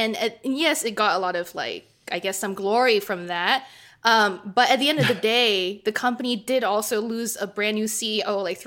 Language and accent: English; Singapore; growing up in Singapore